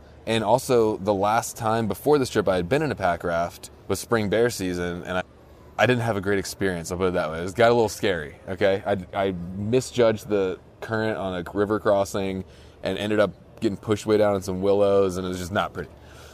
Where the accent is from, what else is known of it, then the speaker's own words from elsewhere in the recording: East Coast, United States; so I come from the East Coast, and I've been immersed in Western culture for like 4 years